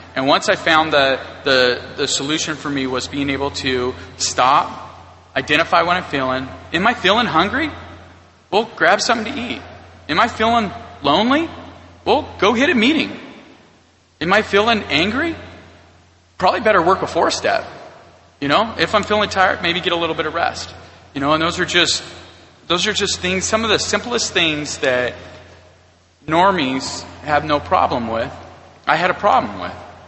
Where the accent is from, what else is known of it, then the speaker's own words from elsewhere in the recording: Idaho, United States; And I'm from Idaho, and somebody from Texas was like